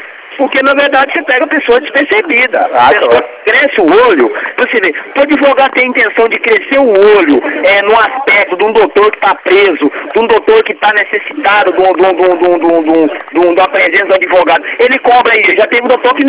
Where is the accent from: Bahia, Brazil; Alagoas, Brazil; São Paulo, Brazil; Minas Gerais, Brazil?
Minas Gerais, Brazil; Uberlândia; Eu não sou daqui. Eu sou da cidade de Uberlândia, de Minas Gerais.